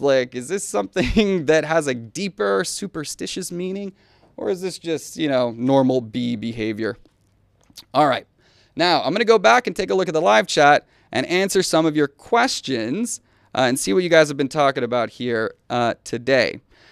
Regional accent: the South, United States; Oh, yeah, I'm from the South. So, Southern barbecue, that ranks up there with the best meats in the world.

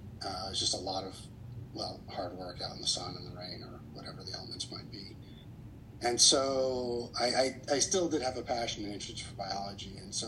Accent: Texas, United States; And I grew up partly in Texas, and so I returned.

